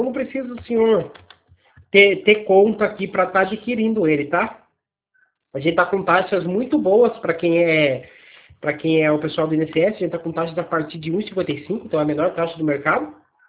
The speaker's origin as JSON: {"language": "Portuguese", "region": "São Paulo", "country": "Brazil", "said": "eu falo para a cidade de Curitiba, mas eu sou do estado de São Paulo, sou do interior de São Paulo."}